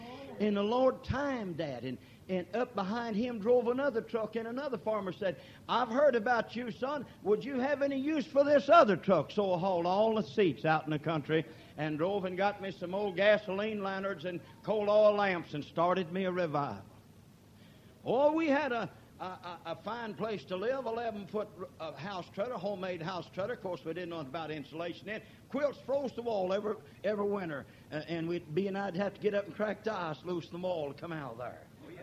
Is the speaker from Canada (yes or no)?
no; Cement, Oklahoma, United States; I'm from Concrete, Oklahoma. That's where I was born. Cement on your maps, but us Okies call it concrete. That's where I was born.